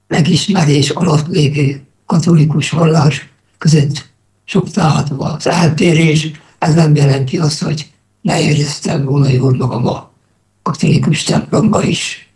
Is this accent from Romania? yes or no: yes; Harghita, Romania; Udvarhely megyei vagyok, valamikor megyeszékhely utat is. Olyan kicsi faluból származom, amelyik másik kilenccel együtt képez talán ma is községet.